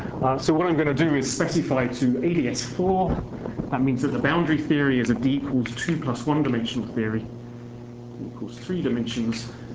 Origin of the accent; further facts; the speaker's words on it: Cambridge, East of England, United Kingdom; I'm from Cambridge. I'm from Cambridge.